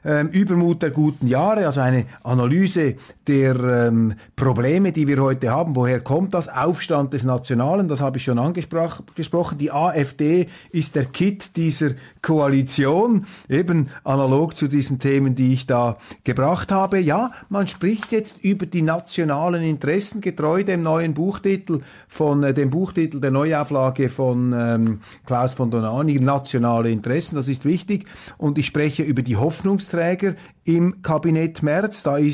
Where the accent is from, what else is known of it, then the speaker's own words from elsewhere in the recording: Switzerland; Aber es ist natürlich für mich jetzt als Schweizer sehr, sehr interessant gewesen